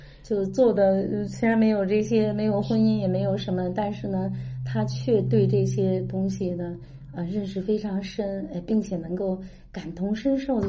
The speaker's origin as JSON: {"language": "Chinese", "region": "Beijing", "country": "China", "said": "我是从北京来的哈"}